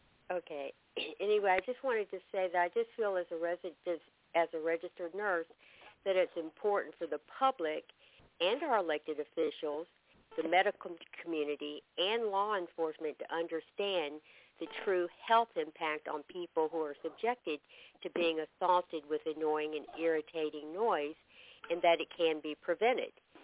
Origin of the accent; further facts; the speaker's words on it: Gainesville, Florida, United States; I'm from Gainesville, Florida.